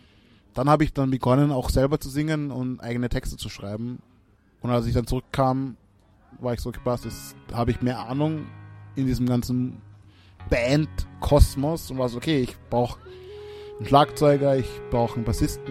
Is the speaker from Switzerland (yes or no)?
no; Austria; German is a second language; weil Deutsch ist nicht meine Muttersprache. Klar, ich bin in Österreich aufgewachsen und bin mit Deutsch sozialisiert